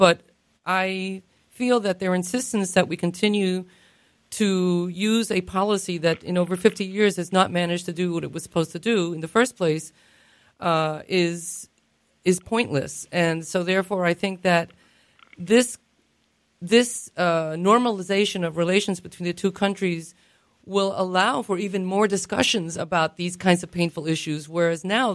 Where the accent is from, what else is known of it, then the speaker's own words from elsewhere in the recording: United States; because I'm from the United States, I have certain political views, which I don't.